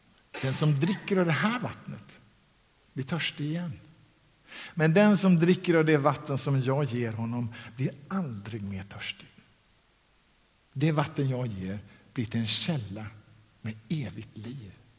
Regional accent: Västra Götaland County, Sweden; Jag är uppvuxen utanför Borås och kom med i EFS där i Borås

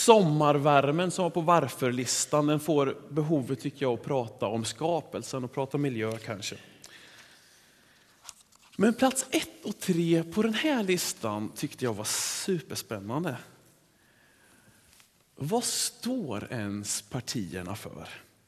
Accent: Sweden; Det som vi svenskar har sökt näst mest på

